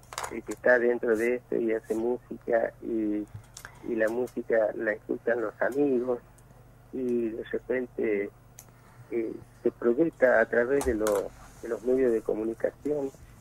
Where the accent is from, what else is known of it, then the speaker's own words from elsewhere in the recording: Tartagal, Salta, Argentina; nosotros somos de acá de Tartagal, nos conoce todo el mundo